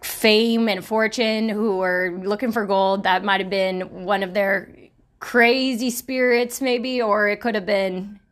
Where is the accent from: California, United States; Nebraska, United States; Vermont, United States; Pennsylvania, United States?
California, United States; Sacramento; I'm from Sacramento.